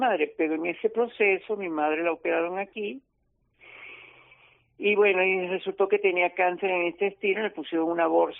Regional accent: Venezuela; now in Spain; Yo en mi país, dependiendo del volumen de la cartera, venezolano.

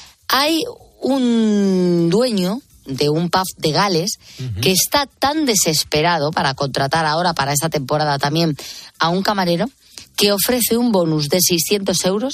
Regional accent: Madrid, Community of Madrid, Spain; Yo soy de Madrid, a mí Madrid me encanta.

